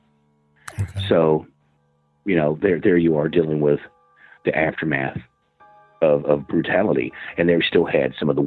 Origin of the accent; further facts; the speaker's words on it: Princeton, Kentucky, United States; And that's my hometown.